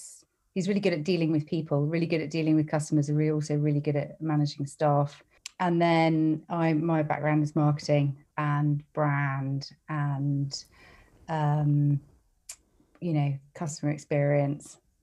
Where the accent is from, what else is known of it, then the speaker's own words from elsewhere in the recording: Bath, South West England, United Kingdom; as a teenager growing up in Bath, I used to spend quite a lot of time in the pubs and the clubs in Bath